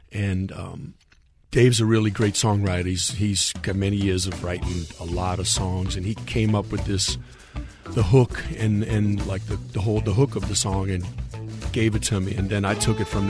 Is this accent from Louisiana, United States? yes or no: yes; New Orleans, Louisiana, United States; Growing up in New Orleans, of course, the New Orleans sound is just naturally there.